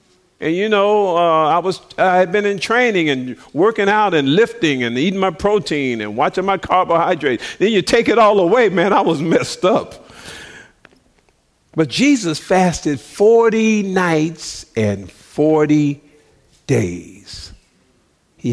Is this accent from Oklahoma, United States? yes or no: no; Chicago, Illinois, United States; I'm from Chicago, so I went to the pool in this first day of swim class